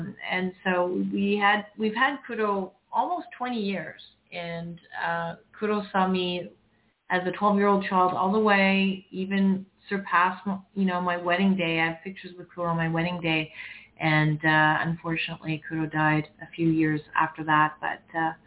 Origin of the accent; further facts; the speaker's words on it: Toronto, Ontario, Canada; I was actually in grade 6, and I grew up in Toronto, Canada, and in our playground